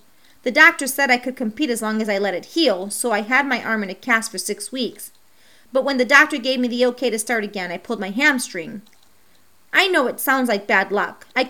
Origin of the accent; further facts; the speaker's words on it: Ohio, United States; I began competing at the compulsory level, traveling around my home state of Ohio, as well as Kentucky, Indiana, and Michigan.